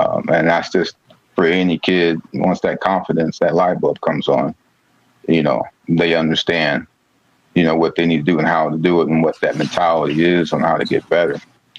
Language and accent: English; Marshall, Missouri, United States; also born or lived in Topeka, Kansas; Man, I grew up in – I was born in Topeka, but I grew up in Missouri, in Marshall.